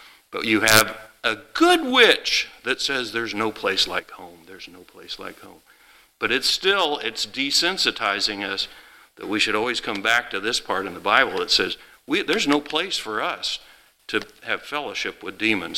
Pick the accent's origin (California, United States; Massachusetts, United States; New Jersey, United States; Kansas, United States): Kansas, United States; But you know, the Wizard of Oz, us from Kansas, since we're from Kansas, we just love that story, don't we?